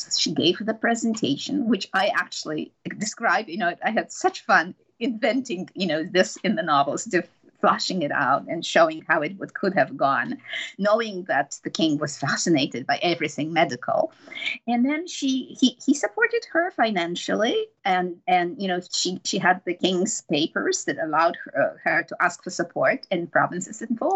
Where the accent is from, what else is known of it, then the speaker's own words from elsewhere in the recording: Poland; You know, I grew up in Poland.